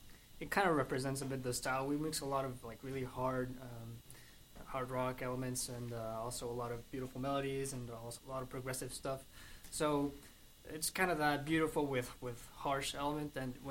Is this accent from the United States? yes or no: no; Colombia; No, I'm from Colombia.